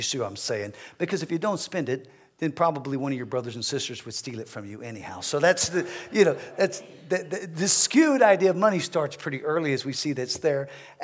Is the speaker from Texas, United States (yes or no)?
yes; Texas, United States; As a man, I've said before, I'm a man, I'm from Texas. So the way that I operate is different than someone who's from New York.